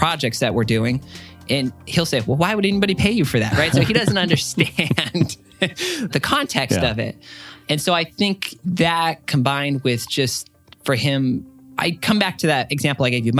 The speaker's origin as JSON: {"language": "English", "town": "Temecula", "region": "California", "country": "United States", "tie": "born or raised there", "said": "We grew up in the Temecula Marietta area, a lot of new houses there."}